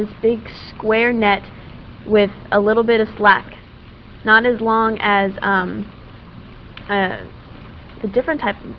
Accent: Austin, Texas, United States; Well, we're from Austin, and we've been studying the Colorado River at Hornsby Bend.

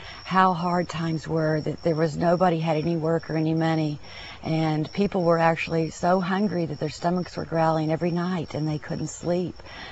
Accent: Texas, United States; I grew up in South Texas and went camping a lot with my parents and my brothers, and we fell in love with Garner State Park

